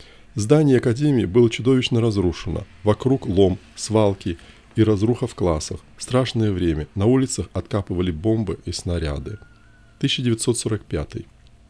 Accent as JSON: {"language": "Russian", "region": "Saint Petersburg", "country": "Russia", "tie": "born or raised there", "said": "Вернулись в Ленинград после того, как была прервана блокада города. По пути возвращения в родной город был проездом в Москве."}